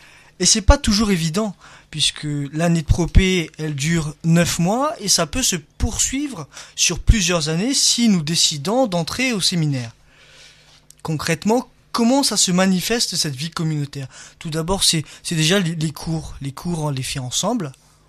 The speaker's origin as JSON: {"language": "French", "country": "Madagascar", "said": "Moi, je viens de Madagascar"}